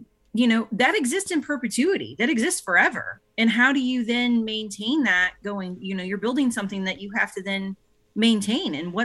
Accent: St. Louis, Missouri, United States; But I hail from St. Louis, Missouri, originally.

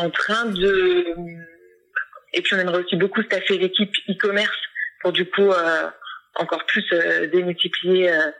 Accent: Orléans, Centre-Val de Loire, France; parce qu'on est originaire d'Orléans.

